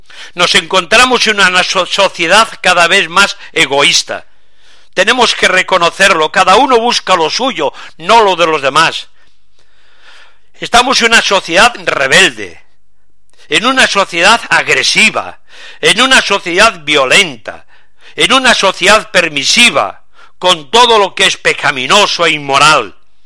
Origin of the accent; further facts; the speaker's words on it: Tui, Galicia, Spain; accent: Spanish; como podéis ver por mi acento, soy español. Y concretamente de una parte de España que es muy conocida en el mundo hispano por Galicia, o sea, los llamados gallegos. Vivo en una ciudad, un pueblo fronterizo con Portugal, se llama Tui